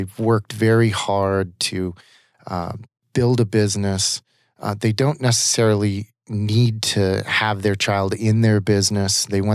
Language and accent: English; Des Moines, Iowa, United States; now in Arizona, United States; Yeah, I grew up in Des Moines, Iowa. I actually went to the University of Iowa